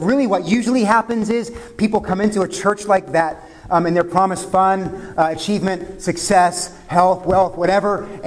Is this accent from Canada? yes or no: no; United States; I'm not going to abase myself before you because I am an American. We don't beg, right?